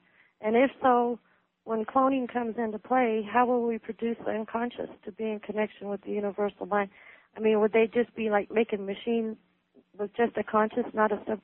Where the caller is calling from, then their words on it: South Lake Tahoe, California, United States; I'm calling from South Lake Tahoe.